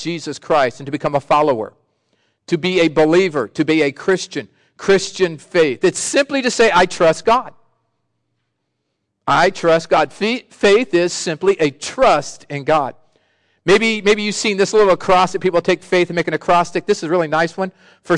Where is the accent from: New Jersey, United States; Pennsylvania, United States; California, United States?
California, United States; Sacramento; I grew up in Sacramento, state capital.